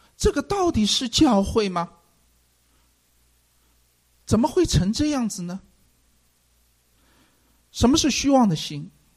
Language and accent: Chinese; China; 我们中国人常说真理是越辩越明，对不对？